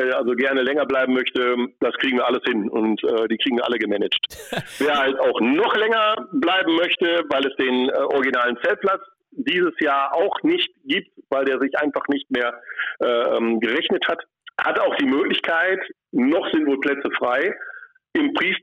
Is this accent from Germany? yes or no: yes; Kevelaer, North Rhine-Westphalia, Germany; ich bin also gebürtiger Kevelarer